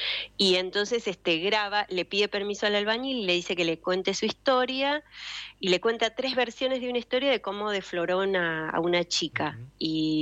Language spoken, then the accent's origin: Spanish; General Villegas, Buenos Aires Province, Argentina; yo crecí prácticamente en la biblioteca de Villegas